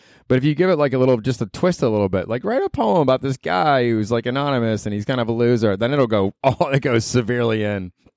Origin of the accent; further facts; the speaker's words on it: Australia; We're like, dude, I'm Australian. I'm drinking a Foster's.